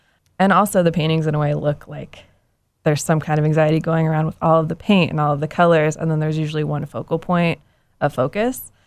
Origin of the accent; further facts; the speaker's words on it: Cary, North Carolina, United States; I grew up just outside of Raleigh in Cary, North Carolina. My family's still all around in that area.